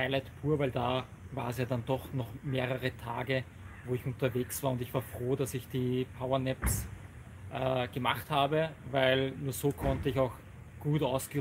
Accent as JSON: {"language": "German", "country": "Austria", "said": "eigentlich bin ich ja aus Österreich, ne, aber ich bin heute zu Gast in Deutschland."}